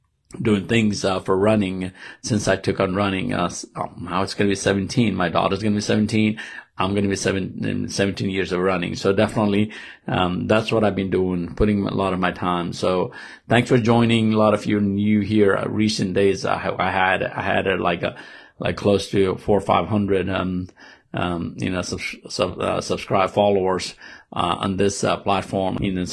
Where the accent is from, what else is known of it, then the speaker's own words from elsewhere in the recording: Nepal; So I grew up in Nepal.